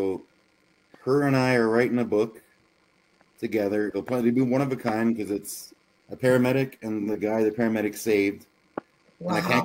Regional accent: Canada; So I'm a Canadian in this little tiny town

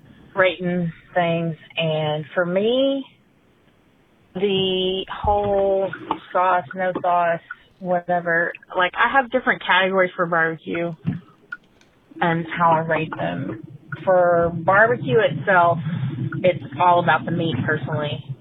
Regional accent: Dallas, Texas, United States; I'm from Dallas.

